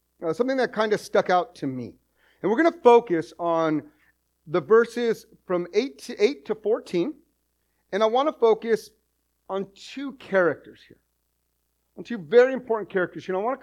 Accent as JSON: {"language": "English", "region": "New Mexico", "country": "United States", "tie": "born or raised there", "said": "I grew up in an agricultural world in New Mexico. I grew up in San Juan County, where there's farms and ranchers."}